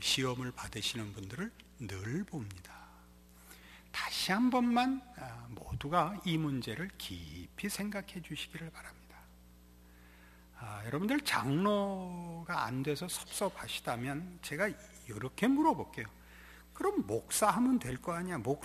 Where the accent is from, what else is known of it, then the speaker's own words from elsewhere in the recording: South Korea; 그러면 저 같으면 난 한국에서 왔다.